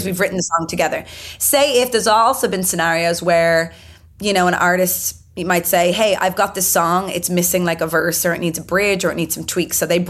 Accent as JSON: {"language": "English", "country": "Ireland", "said": "I'm glad as an Irish songwriter, I got in there."}